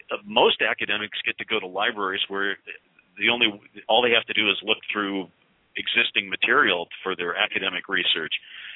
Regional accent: Hollywood, California, United States; look, I come from Hollywood where – you know, in Hollywood, you write a first script and it's not done.

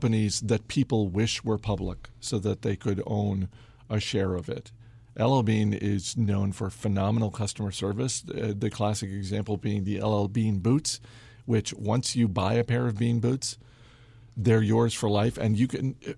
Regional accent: Maine, United States; You just totally threw down the gauntlet for a lot of people in my home state of Maine.

